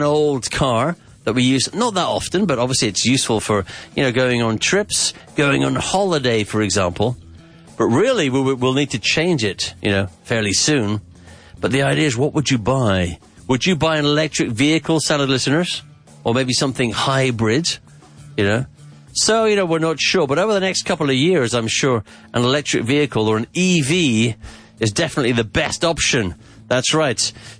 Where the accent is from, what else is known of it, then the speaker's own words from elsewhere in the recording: United Kingdom; As you know, I'm British, so I said to get on.